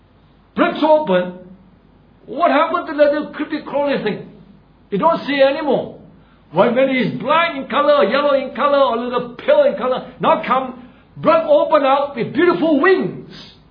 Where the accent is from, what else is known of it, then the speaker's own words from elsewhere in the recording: Singapore; I think most of us Singaporeans here, well, most of us also, when we hold our red book